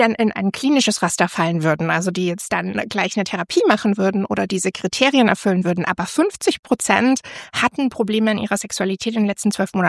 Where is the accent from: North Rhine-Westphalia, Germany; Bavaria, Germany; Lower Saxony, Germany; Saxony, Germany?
Bavaria, Germany; Regensburg; Ich komme ja eigentlich auch aus Bayern, aus Regensburg.